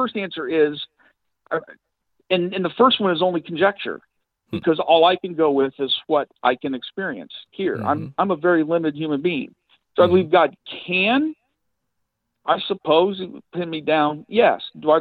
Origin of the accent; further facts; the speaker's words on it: Ohio, United States; I grew up in Northern Ohio. I grew up in the shadow of Cedar Point.